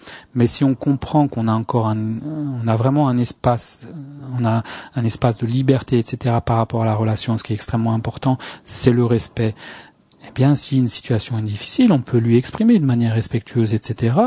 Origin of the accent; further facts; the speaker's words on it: France; on est français, on est mal barré